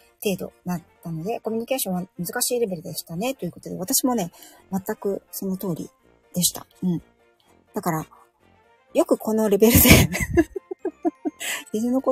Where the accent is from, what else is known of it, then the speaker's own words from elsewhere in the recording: Yokohama, Kanagawa, Japan; 親戚一同が同じ、まあ本当に近くの町内に住んでるっていうような五代目浜っ子なんですよね。